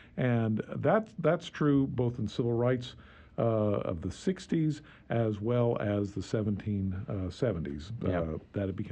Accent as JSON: {"language": "English", "region": "New England", "country": "United States", "tie": "born or raised there", "also_born_or_lived": "Midwest", "said": "And I was born in the Midwest, grew up in New England, and had gone to Lexington, Concord many times."}